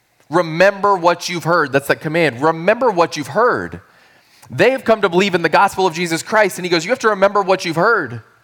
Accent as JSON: {"language": "English", "town": "San Antonio", "region": "Texas", "country": "United States", "said": "I'm from San Antonio, Texas. That's my original home."}